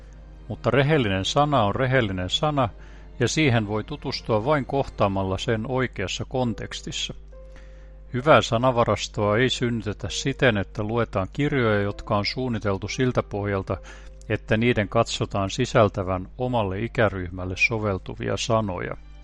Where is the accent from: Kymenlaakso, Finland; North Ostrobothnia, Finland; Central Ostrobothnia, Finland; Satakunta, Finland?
Satakunta, Finland; Ulvila; Olen Ulvilasta opettaja, kulttuuritoimittaja, kirjalliskriitikko ja tuore tietokirjailija.